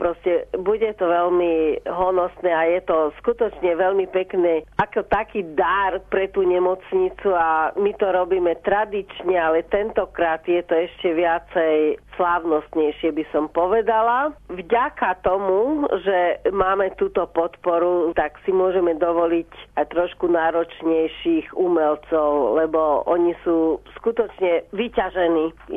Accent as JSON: {"language": "Slovak", "region": "southern Slovakia", "country": "Slovakia", "tie": "born or raised there", "said": "A tým, že ja som vyrastala na južnom Slovensku"}